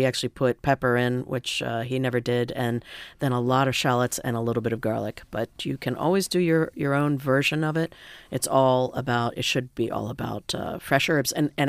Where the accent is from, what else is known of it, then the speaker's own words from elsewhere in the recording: Midwest, United States; I grew up in the Midwest and I just did not grow up with good seafood.